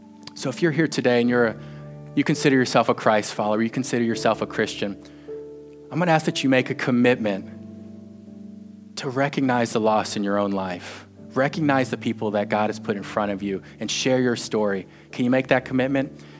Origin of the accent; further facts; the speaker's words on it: Alabama, United States; accent: Southern; now in New York, United States; It took a lot of years to get rid of that Southern accent. I've been in New York for 5 years. But I grew up in Alabama. I have a lot of great stories about Alabama and growing up there.